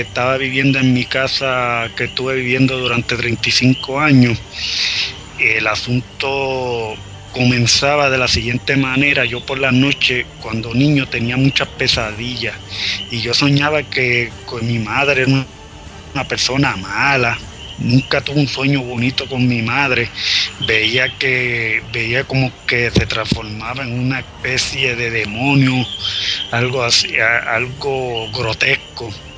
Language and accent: Spanish; San Juan, Puerto Rico; born there; acá en Puerto Rico es de noche. … nací en San Juan, Puerto Rico, el 10 de noviembre de 1977.